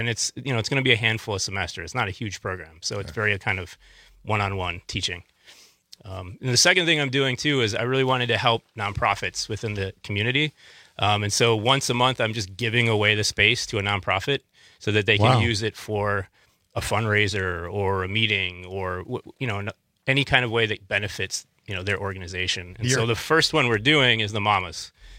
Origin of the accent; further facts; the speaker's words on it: Madison, Wisconsin, United States; So, I'm from Madison. I grew up in that neighborhood.